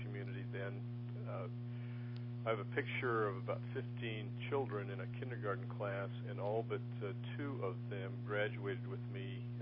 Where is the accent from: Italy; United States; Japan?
United States; Twin Falls, Idaho; I was born in Twin Falls, Idaho, which is south central Idaho, on May 26, 1948.